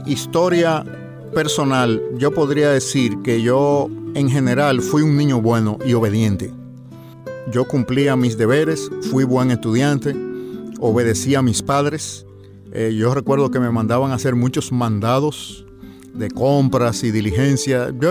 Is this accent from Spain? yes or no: no; Santo Domingo, National District, Dominican Republic; born there; Yo soy dominicano, nací en 1956 en Santo Domingo y me crié en una familia con 7 hijos.